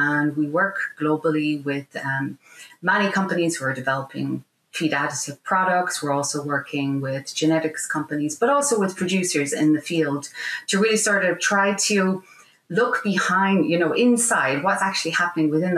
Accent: southeast, Ireland; I grew up on a small dairy farm in the southeast of Ireland.

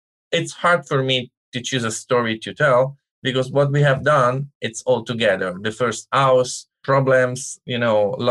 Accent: Italy; English is a second language; I'm from Italy. All my family is from Italy. My husband is from Italy.

